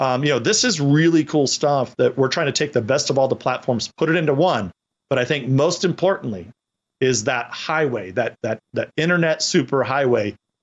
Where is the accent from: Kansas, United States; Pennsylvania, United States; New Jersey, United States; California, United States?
California, United States; surely not a fan of how Newsom is running the state of California, my home state.